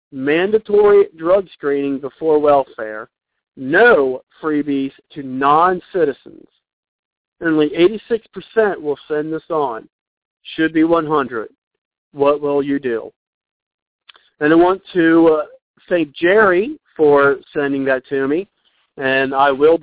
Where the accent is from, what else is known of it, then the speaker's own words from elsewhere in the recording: Ireland; Of course, that's because I'm Irish.